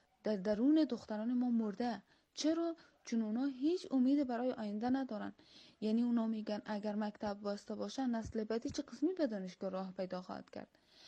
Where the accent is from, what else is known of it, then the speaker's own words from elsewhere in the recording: Afghanistan; ما کسایی هستیم که در افغانستان به دنیا آمدیم، هم اینجا بزرگ شدیم